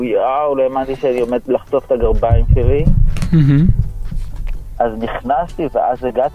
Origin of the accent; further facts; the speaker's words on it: Beersheba, Southern District, Israel; שאני במקור באר שבעי, וגדלתי בשכונה דלת, בבאר שבע